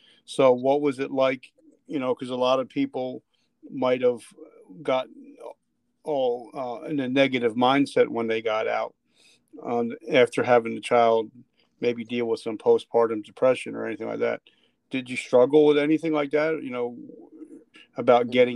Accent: New Jersey, United States; I came from Jersey. I was a street kid from Jersey.

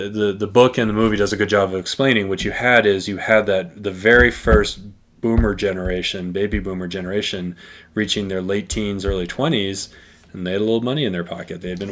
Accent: Massachusetts, United States; I'm from the Massachusetts area. You would think it would be all about Carl Yastrzemski or Ted Williams or something

